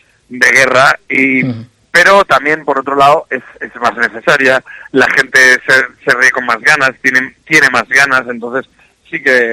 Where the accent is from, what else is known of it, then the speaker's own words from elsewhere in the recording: Casasola de Arión, Castile and León, Spain; Yo soy de Casasola de Arión, que aunque es un pueblo de Valladolid, pues está sí, cerca de Toro, y bueno, pues es donde yo he crecido